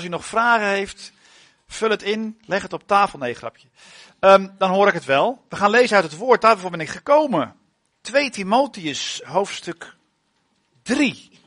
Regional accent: Harderwijk, Gelderland, Netherlands; Ik kom uit Harderwijk. Van Harderwijk naar Houderwijk. Dat scheelt met 3 letters. Daar is het ook heel mooi, in Harderwijk. Ik ben geboren in 1971... Dus ja, kun je wel rekenen, hè? Al in de 50.

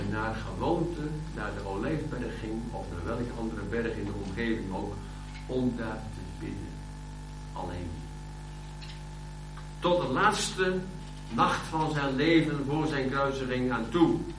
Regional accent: Katwijk, South Holland, Netherlands; Ik ben opgegroeid in Katwijk. En ik vond het heerlijk om als jongetje aan de zee, 's morgens al naar het strand te gaan.

